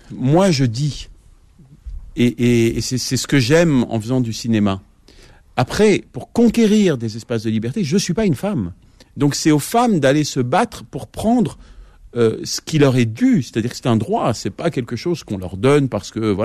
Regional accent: Sarcelles, Île-de-France, France; now in Casablanca, Morocco; mon enfance à Sarcelles, et pour les autres, de gens, d'hommes, de femmes que j'ai aimés, que j'aime encore, qui m'inspirent depuis 20 ans que j'habite à Casablanca.

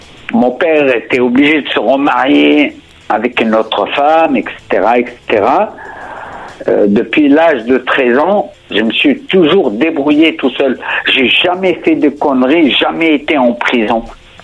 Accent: Grenoble, Auvergne-Rhône-Alpes, France; De l'Isère, Grenoble.

